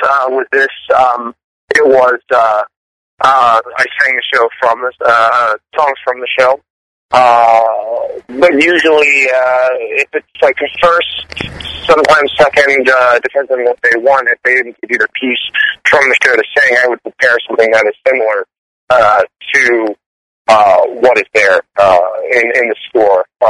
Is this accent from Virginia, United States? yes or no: yes; Petersburg, Virginia, United States; I grew up in Petersburg, Virginia, and okay.